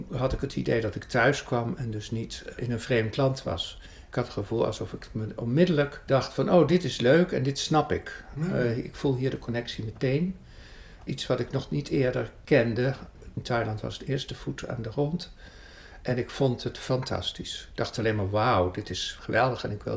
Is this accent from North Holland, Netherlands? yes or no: yes; Haarlem, North Holland, Netherlands; Ik kom uit Haarlem.